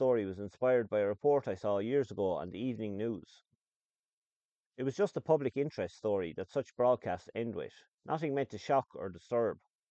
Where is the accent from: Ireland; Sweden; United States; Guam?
Ireland; I'm a writer from Ireland.